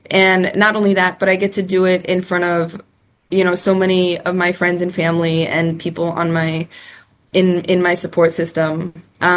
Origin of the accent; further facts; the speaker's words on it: Chicago, Illinois, United States; because I grew up in Chicago and Nationals are in St. Louis, it's only about a 5-hour drive